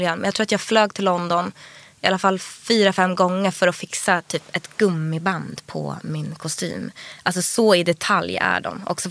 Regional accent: Stockholm, Stockholm County, Sweden; Min pappa bodde i Skärholmen och mamma i Vasastan. Ja. Men jag gick i plugget i Vasastan.

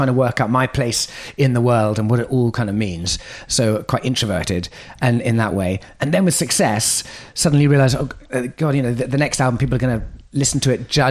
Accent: United States; on a physical ocean of me being an American and my wife being back in the UK

